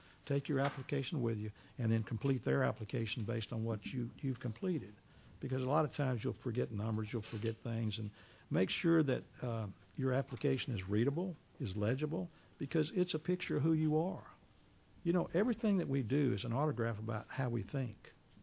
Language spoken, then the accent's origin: English; Houston, Texas, United States; I grew up in South Houston.